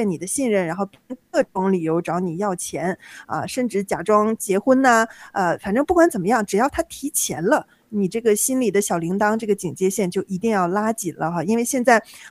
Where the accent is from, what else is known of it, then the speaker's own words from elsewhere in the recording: Northeast China, China; now in United States; 在我们东北人有句话说啥也别说了啊